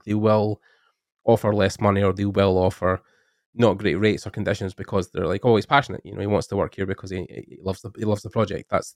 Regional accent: Scotland, United Kingdom; So I'm from Scotland, obviously

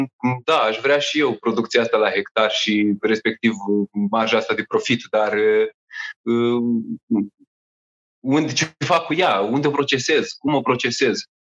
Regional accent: Romania; suntem în România, suntem români, suntem canaprenori

